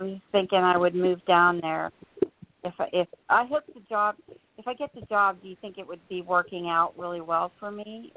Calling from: New Jersey, United States; Hi, this is … in New Jersey.

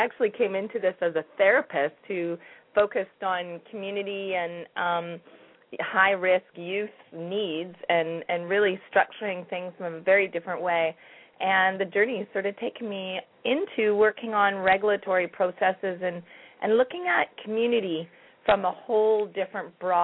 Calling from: Shawnigan Lake, British Columbia, Canada; I'm calling from Shawnigan Lake, which is on Vancouver Island in British Columbia, right here on the coast.

